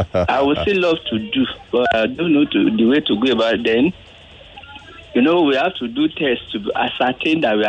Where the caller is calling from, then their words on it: Ebute Metta, Lagos, Nigeria; I'm calling from Ebuti Metta.